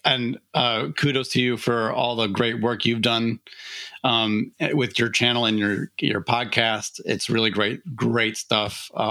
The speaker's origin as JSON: {"language": "English", "region": "Illinois", "country": "United States", "tie": "born or raised there", "said": "I'm from the Chicago suburbs, so I grew up in a pretty decent suburban music program, Glenbard East High School."}